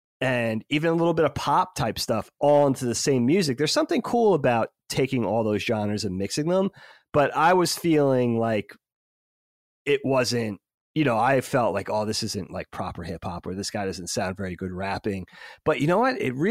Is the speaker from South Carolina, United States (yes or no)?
no; New York, United States; And, you know, we grew up in New York, so we had Hot 97